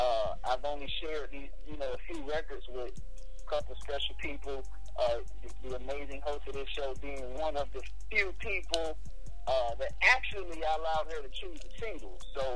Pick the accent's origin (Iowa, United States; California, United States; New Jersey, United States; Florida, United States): Florida, United States; Jacksonville; now in Atlanta, United States; I'm from Jacksonville, Florida. Currently living in Atlanta right now, doing a whole lot of songwriting, developing my son right now.